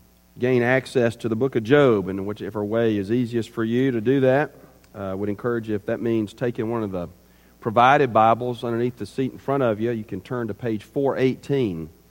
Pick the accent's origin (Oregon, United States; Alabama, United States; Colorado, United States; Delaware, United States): Alabama, United States; Birmingham; I wrote every congressman in the state of Alabama. I grew up in Birmingham.